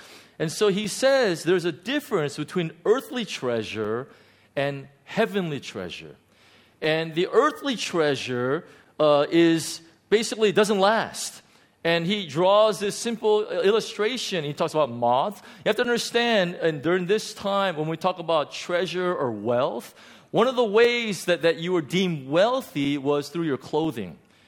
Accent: Los Angeles, California, United States; I'm going back to L.A. It's my hometown. And I know all the good places to eat, and I'm so tempted.

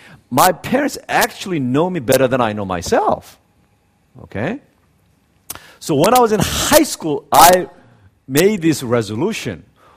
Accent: South Korea; I grew up in Korea when the country was so conservative.

